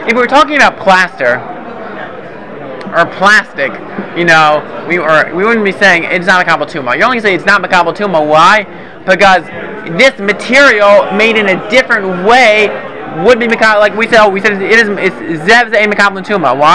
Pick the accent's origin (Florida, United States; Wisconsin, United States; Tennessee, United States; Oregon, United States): Tennessee, United States; Memphis; You know, when I grew up in Memphis, every single year, my father called up.